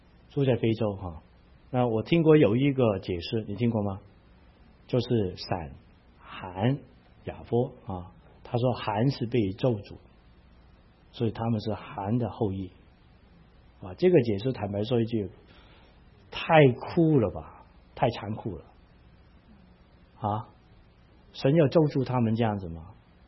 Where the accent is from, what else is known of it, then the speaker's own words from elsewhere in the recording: Hong Kong; 我从香港来的，我们那个时候就开始。